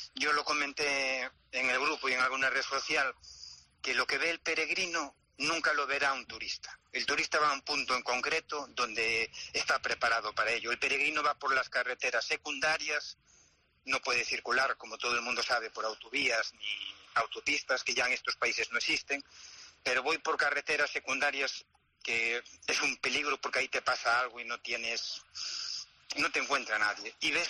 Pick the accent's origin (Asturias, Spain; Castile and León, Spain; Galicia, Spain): Galicia, Spain; Boiro; llevo mi mástil con la bandera española y gallega, representando a mi pueblo y a mi comarca, que es Boiro, y a toda la comunidad gallega y a todo mi país, que es España, y con mucho orgullo.